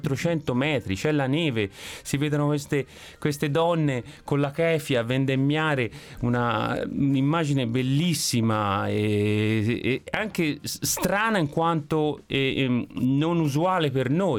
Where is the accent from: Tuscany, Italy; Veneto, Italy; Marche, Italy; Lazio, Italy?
Tuscany, Italy; Empoli; Andiamo nella mia città natale, che è Empoli.